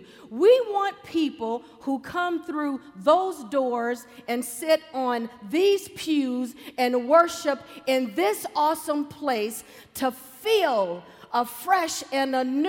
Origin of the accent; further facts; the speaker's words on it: North Carolina, United States; Now, I'm from North Carolina, so barbecue is not a method the way you cook. It's actually pork chopped up.